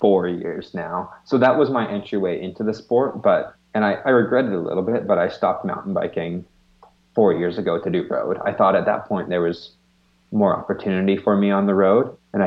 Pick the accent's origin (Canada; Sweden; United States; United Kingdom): Canada; I sort of have the luxury of being a Canadian and not having to worry about UCI points that much.